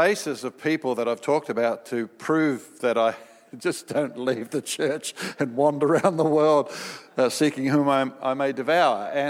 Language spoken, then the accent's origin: English; Australia; And yes, I am an Aussie, so you better own me.